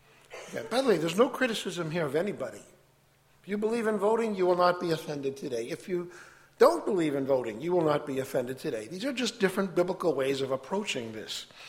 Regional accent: United States; Of course, I'm an American. I don't have a party affiliation.

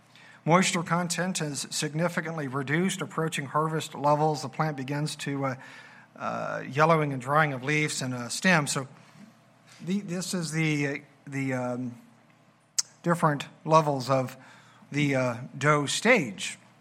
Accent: Missouri, United States; Now, after he shared this, I'm from Missouri. I got to be able to verify these things.

